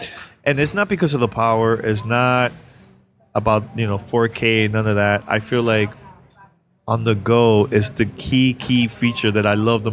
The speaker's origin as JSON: {"language": "English", "town": "Miami", "region": "Florida", "country": "United States", "said": "And we were like, hey, we're from Miami. We're gamers. We're at E3."}